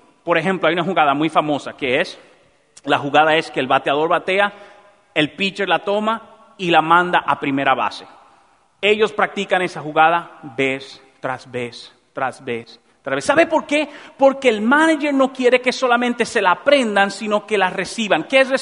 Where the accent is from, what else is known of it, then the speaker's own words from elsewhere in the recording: Dominican Republic; Por ejemplo, en mi país se juega mucho béisbol. Y siempre se está jugando béisbol. Es el deporte más famoso, ¿verdad? En República Dominicana.